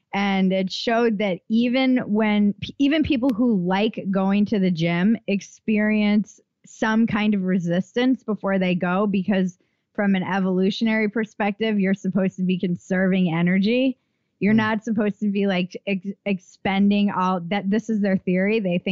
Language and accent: English; East Coast, United States; I come from the East Coast